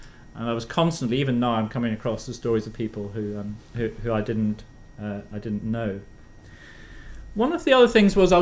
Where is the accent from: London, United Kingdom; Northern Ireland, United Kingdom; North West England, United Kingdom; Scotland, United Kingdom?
Northern Ireland, United Kingdom; I mean, growing up in Northern Ireland in the 1960s, I was aware of the Titanic from quite an early age.